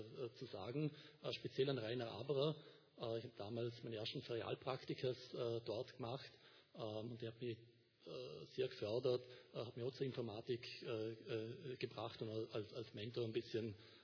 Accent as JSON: {"language": "German", "region": "Vorarlberg", "country": "Austria", "tie": "born or raised there", "said": "Wie gesagt, ich bin in Vorarlberg geboren, Vorarlberg aufgewachsen."}